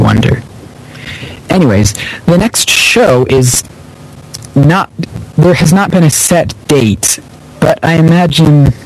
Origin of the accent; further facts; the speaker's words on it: United States; Like, I'm American, so sometimes Phil's accent was difficult to understand.